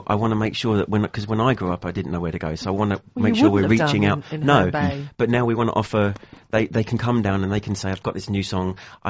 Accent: Herne Bay, South East England, United Kingdom; when I was growing up in Herne Bay, I wanted to write music and I wanted to record, but I didn't know where to go.

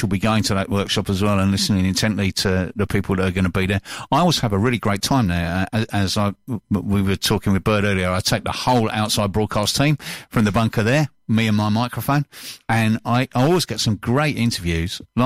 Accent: London, United Kingdom; Because I'm a Londoner.

